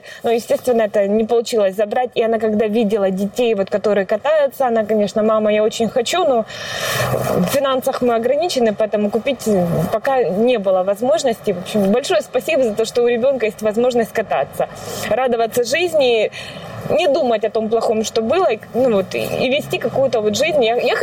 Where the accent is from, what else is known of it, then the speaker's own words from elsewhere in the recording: Kharkiv, Kharkiv Oblast, Ukraine; moved away as an adult; now in Latvia; Мы приехали из Харькова. Мы неделю сидели в подвале, а когда полетели истребители, мы решили выезжать